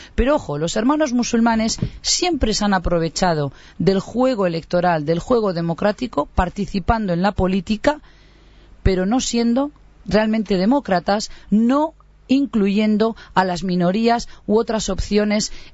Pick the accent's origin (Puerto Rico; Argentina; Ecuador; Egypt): Egypt; moved away as an adult; now in Uruguay; Yo viví y crecí en Egipto, llegué con 19 años y pasé muchos años allí, de hecho, hasta que me casé y vine al Uruguay, residí en Egipto.